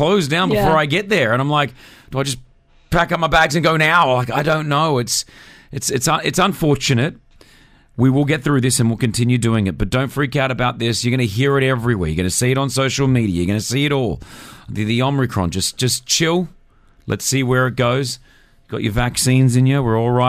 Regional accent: Australia; moved away; my home country, Australia

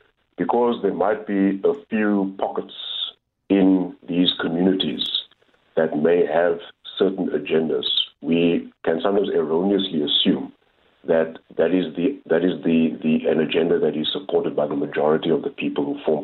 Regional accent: South Africa; or are these just things that are just being said just to appease us as South African citizens

